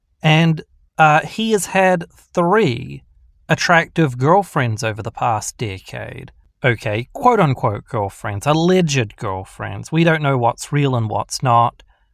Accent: Queenstown, Otago, New Zealand; they were on holiday together in New Zealand, in my hometown of Queenstown.

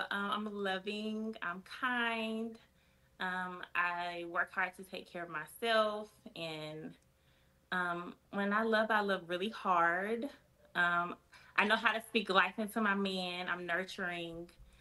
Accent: Charlotte, North Carolina, United States; I'm from Charlotte. I've been here all my life.

